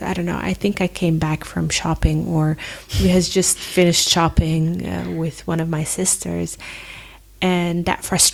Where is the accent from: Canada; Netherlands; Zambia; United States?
Netherlands; also born or lived in Libya; So I was born and raised here in the Netherlands.